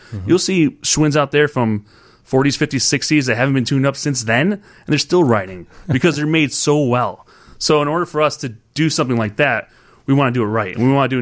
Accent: Chicago, Illinois, United States; I grew up in Rogers Park. I took the lakefront.

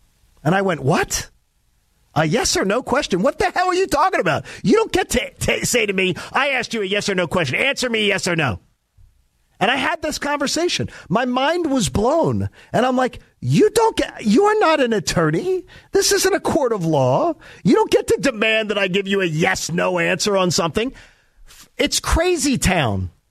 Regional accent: Broomall, Pennsylvania, United States; there is a senior home on the street I grew up in Broomall, Pennsylvania.

